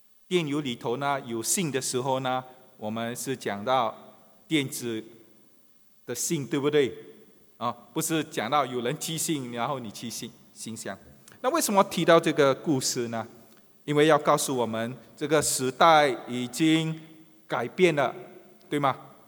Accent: Singapore; 那我们新加坡人呢，大多数都住在这个政府所谓政府主屋，你们都明白哈，都是高楼的。那我们的屋子都没有一个院子啊

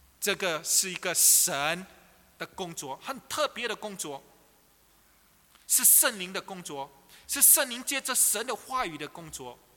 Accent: China; 我们中国人都承认人有灵魂

